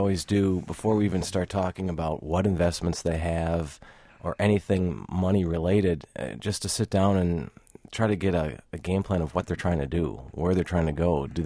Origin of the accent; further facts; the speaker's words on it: Madison, Wisconsin, United States; Right. Born and raised in Madison here.